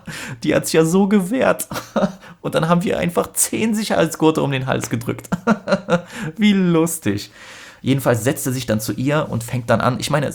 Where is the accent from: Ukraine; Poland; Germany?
Poland; Ich habe es als Pole total gefeiert